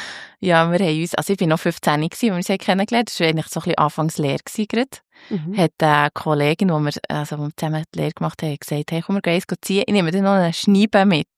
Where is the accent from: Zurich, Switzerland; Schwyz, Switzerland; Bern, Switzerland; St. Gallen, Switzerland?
Bern, Switzerland; born or raised there